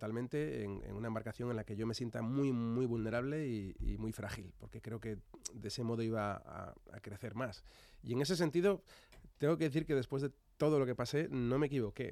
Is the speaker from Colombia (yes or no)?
no; Santander, Cantabria, Spain; Yo soy de Santander. Yo soy de Santander. He vivido ya en tantos sitios, pero soy de costa, claro, soy de mar.